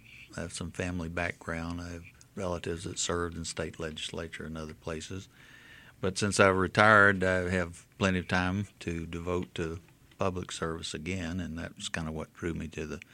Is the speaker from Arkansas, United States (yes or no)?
no; Mobile, Alabama, United States; Well, of course, I grew up in Mobile and attended public school here at Oakdale, Maryvale, Maines Junior High, graduated from Murphy High School.